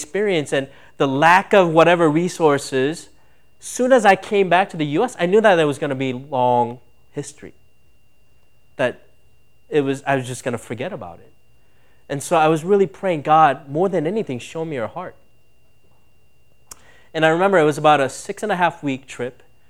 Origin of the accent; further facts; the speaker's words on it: Minnesota, United States; also born or lived in Michigan; When I was growing up in Minnesota, I saw poor people, right?